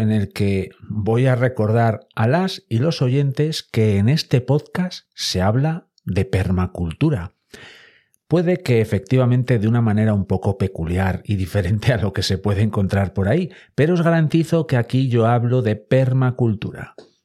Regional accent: Boñar, Castile and León, Spain; De repente me vi en mi pueblo, en Boñar, en la montaña central leonesa

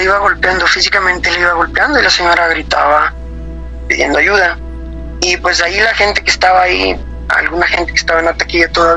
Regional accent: Autlán de Navarro, Jalisco, Mexico; Soy de aquí, de Jalisco, de Autlán de Navarro.

